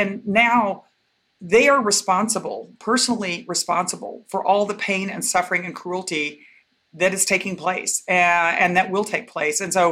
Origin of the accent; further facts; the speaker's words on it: Waco, Texas, United States; I grew up in Texas.